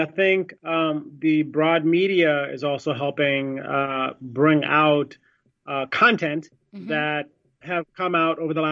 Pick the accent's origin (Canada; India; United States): India; I, as a brown individual, I'm Indian, I was born in India